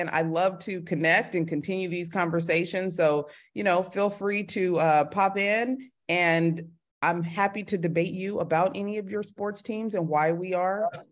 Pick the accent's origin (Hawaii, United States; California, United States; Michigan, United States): California, United States; now in Los Angeles, United States; I always say from the Bay to LA. I'm from the Bay Area, born and raised.